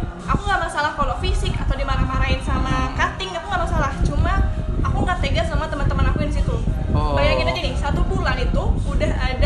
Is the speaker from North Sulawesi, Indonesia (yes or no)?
no; Palembang, South Sumatra, Indonesia; Aku nggak mau cuma ada di Palembang doang. Aku pengen pandangan aku tuh lebih besar daripada di Palembang. Emang dari kecil udah pengen ngerantau